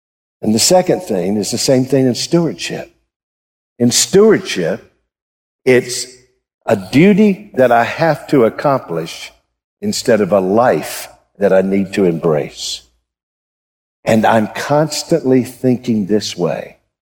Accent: United States; in God's sovereignty, I am an American.

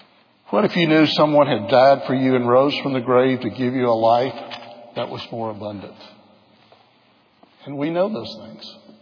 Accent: Atlanta, Georgia, United States; I grew up in Atlanta that I have never been before.

